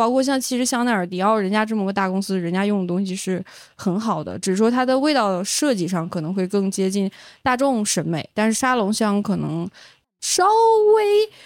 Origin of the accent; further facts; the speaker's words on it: Northeast China, China; now in Changsha, China; 啊，对，我是东北人。